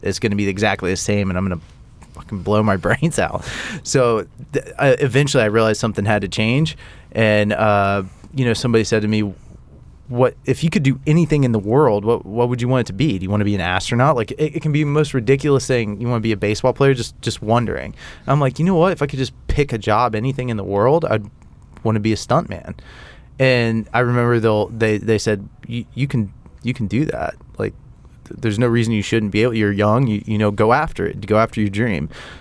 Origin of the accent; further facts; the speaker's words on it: Ohio, United States; I'm coming from Ohio, so it was a completely foreign thing.